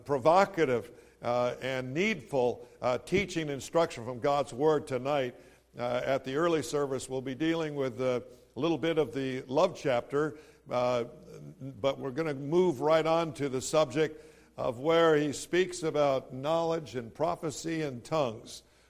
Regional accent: California, United States; I was born and raised in California.

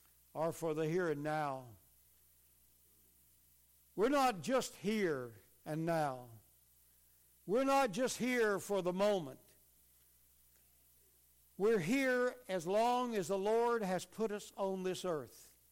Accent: the South, United States; now in Central Pennsylvania, United States; I was born and raised in the South. I don't ever want to go back. I've been all over the United States in 6 foreign countries. But I find that I love Central Pennsylvania.

